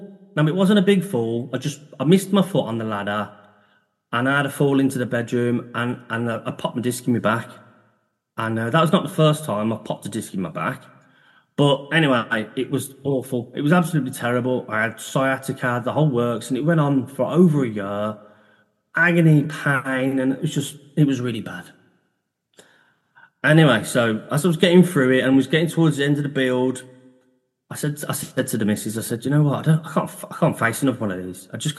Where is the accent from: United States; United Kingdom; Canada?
United Kingdom; Birmingham, West Midlands; I had a good building company, and I'm from Birmingham.